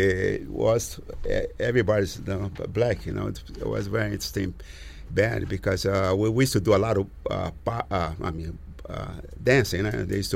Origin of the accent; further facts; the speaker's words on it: Rio Claro, São Paulo, Brazil; Yeah, but but this is my hometown, Rio Claro. That time they still have a lot of big band in Brazil in the 50s.